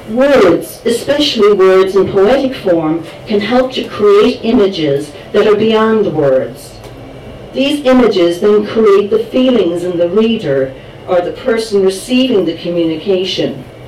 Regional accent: Cork, Munster, Ireland; born there; I was born in Cork.

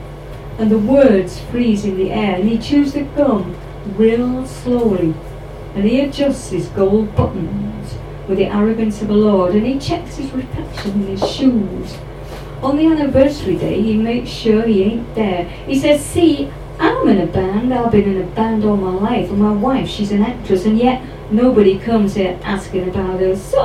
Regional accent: York, Yorkshire and the Humber, United Kingdom; because my dad ended up, we're from York, and he would desperately like to have ended up in New York.

